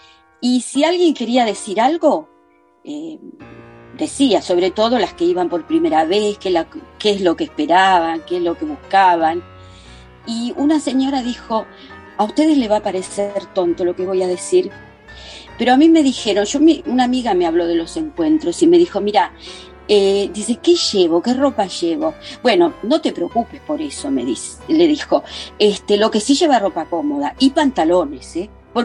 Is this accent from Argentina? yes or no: yes; Argentina; yo no vengo de Argentina, de la, digamos, aristócratas o de una esfera de gente rica.